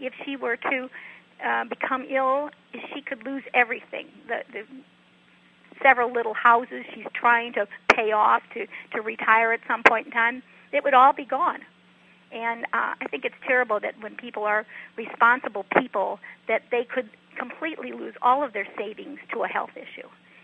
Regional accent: Chicago, Illinois, United States; now in Florida, United States; No. We came from Chicago, but we live

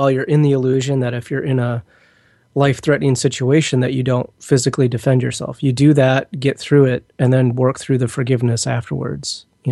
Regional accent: Detroit, Michigan, United States; moved away; I grew up in Detroit and I was taught to drive a certain way, which is very aggressive, unfortunately. And I live in the West Coast.

